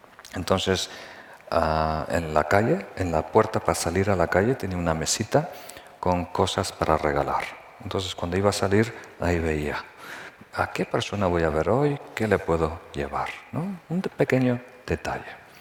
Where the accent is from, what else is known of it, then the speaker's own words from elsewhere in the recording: Uruguay; born there; also born or lived in Nepal; yo me nací en Uruguay, ¿verdad? Y ahí se come carne siempre, ¿verdad?